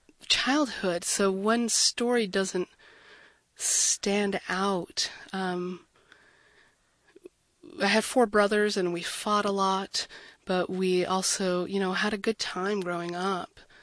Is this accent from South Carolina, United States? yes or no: no; Utah, United States; I do remember I grew up in the Salt Lake area mostly, and we used to go to my grandparents' house on Christmas Eve.